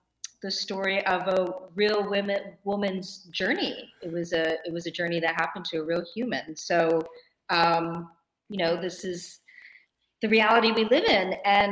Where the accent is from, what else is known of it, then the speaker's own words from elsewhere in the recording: Cedarburg, Wisconsin, United States; now in Los Angeles, United States; I grew up in Cedarburg, Wisconsin. I moved to LA to go to fashion school.